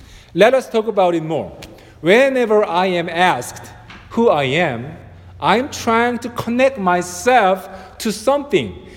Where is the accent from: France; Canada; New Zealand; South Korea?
South Korea; now in United States; I'm originally from Korea. Who are you? I was a missionary in the Philippines.